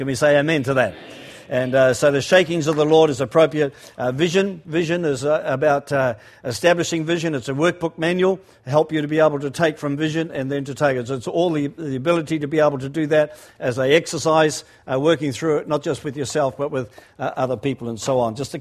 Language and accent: English; Auckland, New Zealand; also born or lived in Christchurch; We lived in Auckland. I was brought up in Auckland. My early years through to the age 17 were in Auckland.